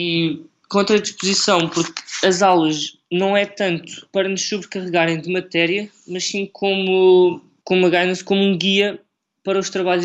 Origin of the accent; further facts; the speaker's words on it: Caldas da Rainha, Leiria, Portugal; now in Cambridge, United Kingdom; relativamente com a minha cidade natal, as Caldas da Rainha, não é muito maior.